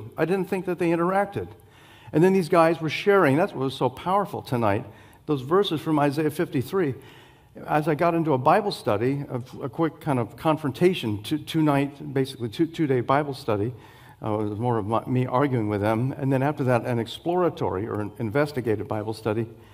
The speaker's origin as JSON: {"language": "English", "region": "Florida", "country": "United States", "said": "I'm from the South. I'm from Florida."}